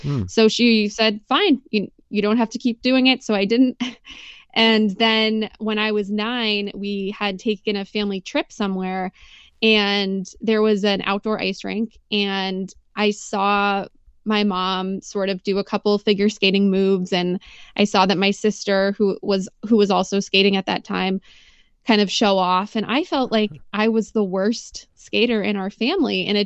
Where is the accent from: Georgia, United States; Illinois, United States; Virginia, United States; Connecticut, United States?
Connecticut, United States; I was raised in Connecticut. So it's really not that far. It's about 2.5 hours from where I live right now.